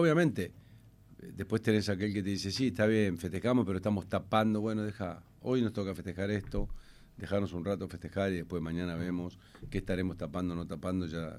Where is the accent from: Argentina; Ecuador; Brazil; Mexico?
Argentina; Torcuato, Buenos Aires Province; now in Buenos Aires, Argentina; yo me fui de Torcuato, me crié allá y me fui de allá, me independicé, o sea, me fui a vivir solo a los 18, ya trabajando y demás, así que, pero pasé mi vida en Torcuato, me siento torcuatense, digamos.